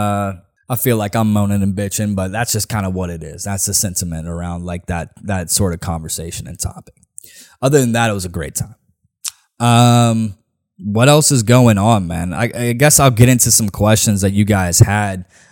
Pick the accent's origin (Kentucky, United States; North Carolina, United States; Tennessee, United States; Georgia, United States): Tennessee, United States; Nashville; Lady, I'm from here. All right? It's the city. It's my city, man. This city fucking blows now, honestly. I'm going on a rant here, but honestly, the city that Nashville has come to is like, there's no locals